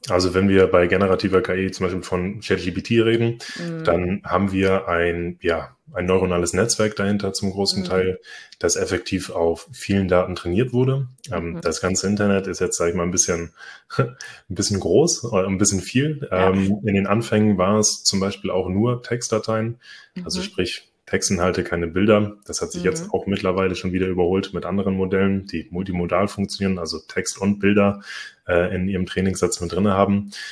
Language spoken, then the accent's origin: German; Itzehoe, Schleswig-Holstein, Germany; now in Oldenburg, Germany